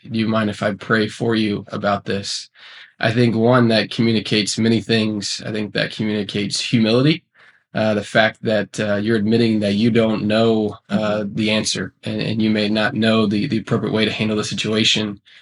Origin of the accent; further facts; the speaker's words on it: Nashville, Tennessee, United States; I grew up in Nashville, Tennessee, a part of a Southern Baptist community.